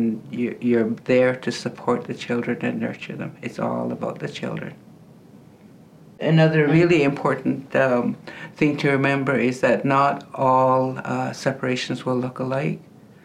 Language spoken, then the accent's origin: English; British Columbia, Canada; that's okay. … I'm from the Nisqat Nation, Northern British Columbia.